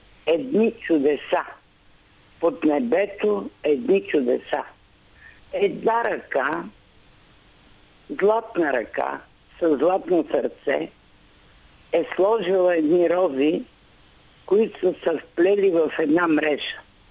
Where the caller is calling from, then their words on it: Sofia, Sofia City, Bulgaria; Аз съм от София